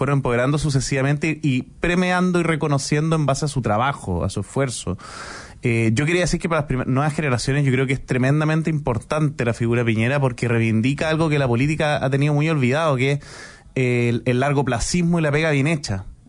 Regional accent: Concepción, Biobío, Chile; now in Santiago, Chile; Yo soy de Concepción, no me considero del sur porque sería un insulto para usted, me imagino, que es como ser del norte, ser de Concepción. Pero igual me encuentro aquí en la capital, en Santiago

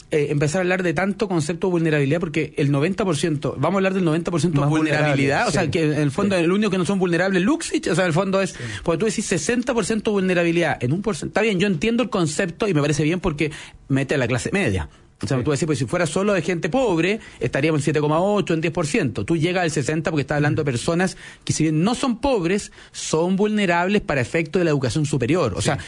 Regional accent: Chile; pero Chile somos los chilenos.

